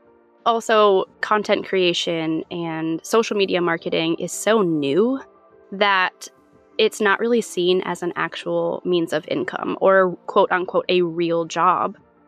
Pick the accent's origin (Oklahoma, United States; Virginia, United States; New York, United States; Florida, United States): New York, United States; now in Fort Worth, United States; We currently live in Fort Worth, Texas, but we were both born and raised in New York.